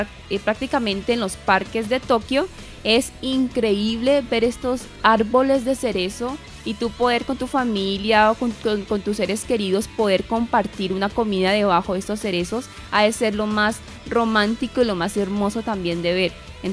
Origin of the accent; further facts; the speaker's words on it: Colombia; Creo que es algo muy valioso que hay que aprender también como colombianos de los japoneses